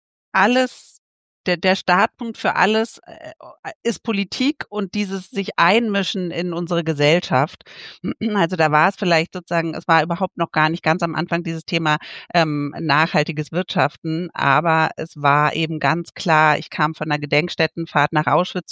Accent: Berlin, Germany; Also ich bin eigentlich Stadtkind als Berlinerin.

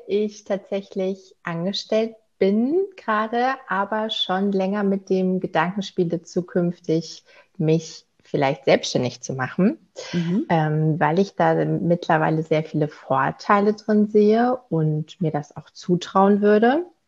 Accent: North Rhine-Westphalia, Germany; now in Dortmund, Germany; Eigentlich aus dem Sauerland.

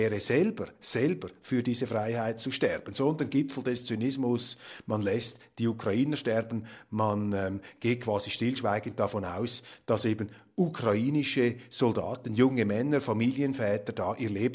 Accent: Switzerland; Dieses Bild, meine Damen und Herren, löst in mir als Schweizer ein fundiertes Unbehagen aus.

